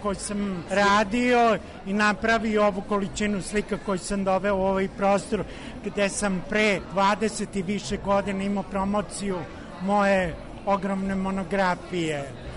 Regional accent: Belgrade, Serbia; ja sam rođeni Beograđanin

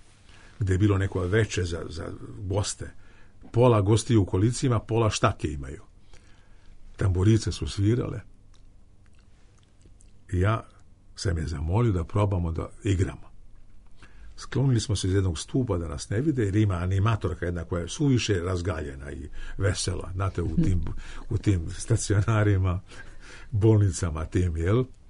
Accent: Vršac, Vojvodina, Serbia; ja sam iz Vršca poreklom.

